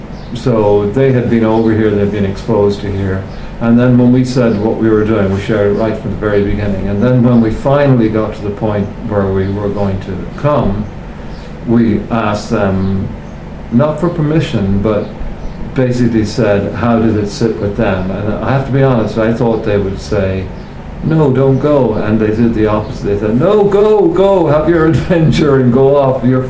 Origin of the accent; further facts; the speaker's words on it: Dublin, Leinster, Ireland; born there; moved away; also born or lived in United States; I was born in Dublin.